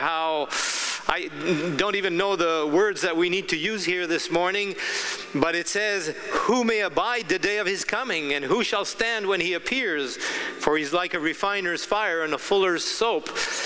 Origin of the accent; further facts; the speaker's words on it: Eden Valley, Colorado, United States; I'm from Eden Valley in Colorado